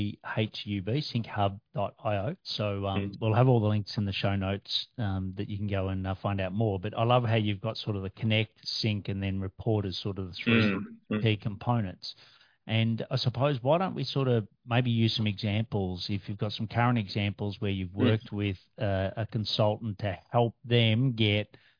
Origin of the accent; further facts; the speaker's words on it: Australia; Ben's from New Zealand, I'm from Australia, so you'll sense a slight difference in language, in the way that we express things, etc.